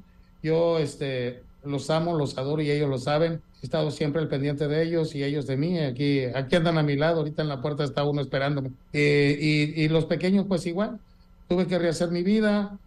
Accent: Acapulco, Guerrero, Mexico; now in Baja California Sur, Mexico; Yo amo Los Cabos, yo soy acapulqueño, pero de corazón chollero. Yo toda la vida lo he dicho, yo me considero baja californiano, yo aquí nacieron mis hijos, aquí ya tengo mis finados aquí en la Baja California

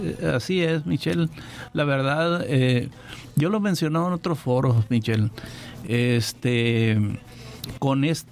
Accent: Baja California Sur, Mexico; Y bueno, Baja California Sur, mi tierra, pues quiero lo mejor para él.

